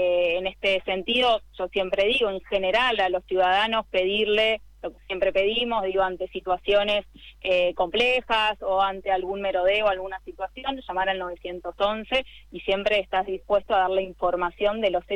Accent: Santa Fe, Argentina; es algo que la verdad que nos duele a todos como santafesinos

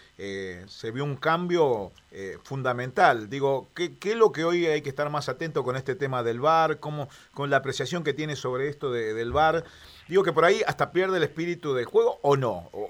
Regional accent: Argentina; sí, como vivimos los argentinos.

